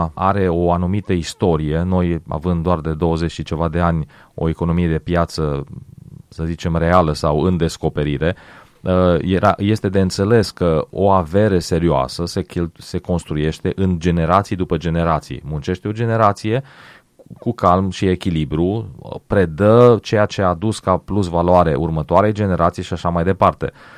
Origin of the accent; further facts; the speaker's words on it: Romania; noi ca și români